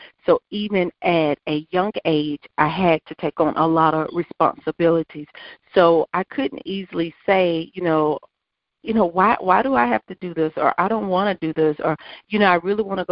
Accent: South Carolina, United States; I grew up here in South Carolina. I was the oldest of three

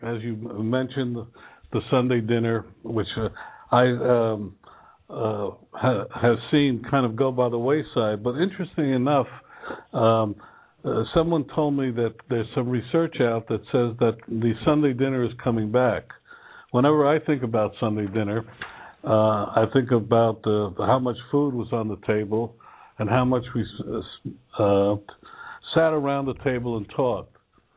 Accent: Newark, New Jersey, United States; born there; Well, I was born in Newark, New Jersey, in a neighborhood, the Ironbound

